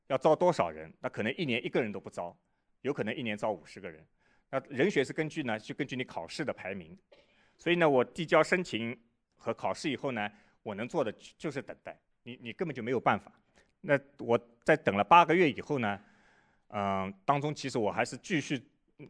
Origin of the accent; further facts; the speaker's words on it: Shanghai, China; 我是上海人，就我们上海话有一个说